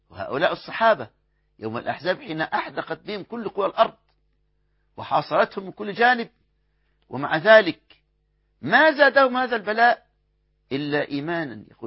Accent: Egypt

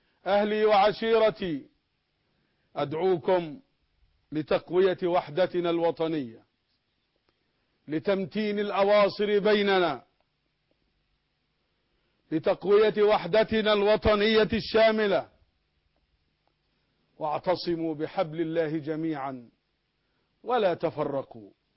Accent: Egypt; إننا كمصريين مسلمين ومسيحيين

